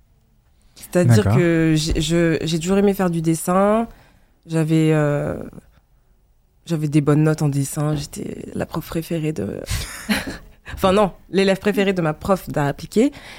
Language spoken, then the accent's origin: French; Auvergne-Rhône-Alpes, France; now in Paris, France; on va dire que je suis arrivée à Paris en 2011-2012, parce qu'à la base, je viens d'Auvergne.